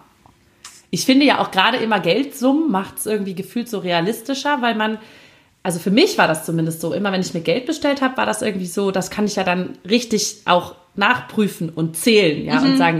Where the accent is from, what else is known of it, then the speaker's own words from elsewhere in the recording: Northern Germany, Germany; Habe ich ja was gelernt als Norddeutsche.